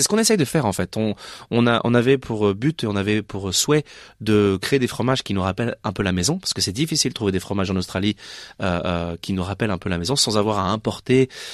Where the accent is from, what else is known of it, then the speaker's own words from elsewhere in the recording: Chambéry, Auvergne-Rhône-Alpes, France; Je viens de Savoie, à Chambéry